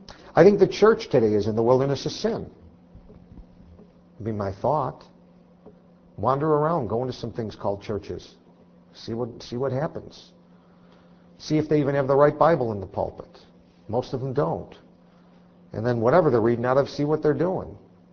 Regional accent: Poughkeepsie, New York, United States; born there; also born or lived in Marlboro / East Buffalo / Williamsville / Amherst; Maybe I was born in Poughkeepsie, and then I moved to, I don't know, we were in a place called Marlboro for a while, and then we were in East Buffalo, and then we moved to Williamsville and Amherst, then to Kenmore.

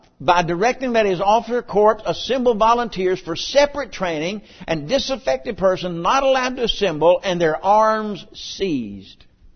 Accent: United States; I'm an American. We believe all men are created equal.

